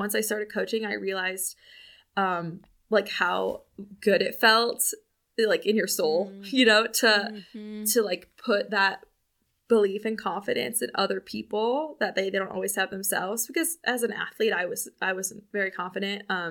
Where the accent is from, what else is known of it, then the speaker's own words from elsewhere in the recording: Midwest, United States; like I grew up in the Midwest and like very Midwest parents